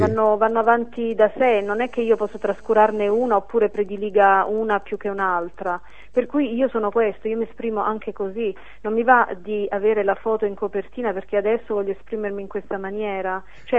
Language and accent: Italian; Apulia, Italy; ma devo dare degli apporti personali che sono magari il fatto che io provenga dalla Puglia, con i sapori mediterranei, i colori nostri e anche la nostra musicalità.